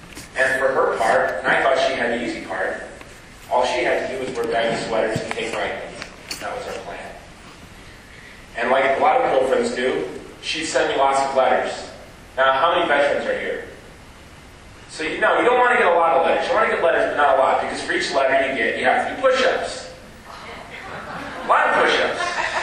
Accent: Chicago, Illinois, United States; I'm from Chicago, originally.

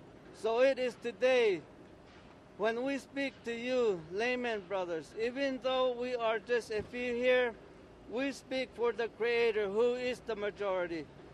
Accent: Arizona, United States; I am from Hopi Nation.

